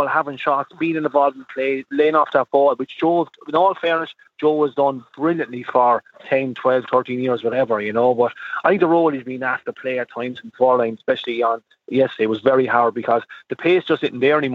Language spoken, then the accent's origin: English; Waterford, Munster, Ireland; If I'm from Waterford, look, it'd be our benefit if Carol Hegarty got a red card for that.